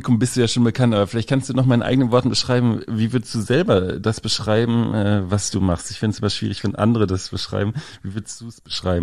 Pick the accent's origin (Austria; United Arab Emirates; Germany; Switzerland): Germany; Gelsenkirchen, North Rhine-Westphalia; born there; Als gebürtiger Gelsenkirchener